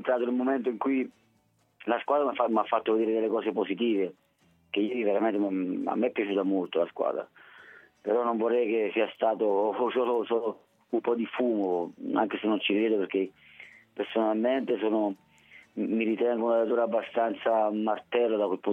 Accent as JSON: {"language": "Italian", "town": "Naples", "region": "Campania", "country": "Italy", "said": "sono napoletano, quindi pensate voi come sono messo io."}